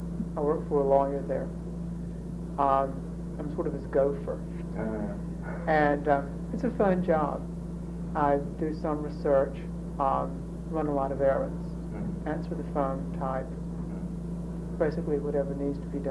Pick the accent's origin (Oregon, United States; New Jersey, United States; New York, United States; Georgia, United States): Georgia, United States; Osceola; I'm from Osceola, Georgia. It's down in South Georgia, about 200 miles south of here.